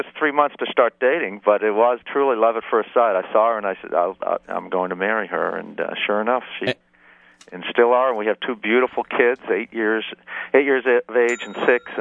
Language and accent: English; Virginia, United States; I'm from Northern Virginia, of course, and spent my life there as a prosecutor and legislator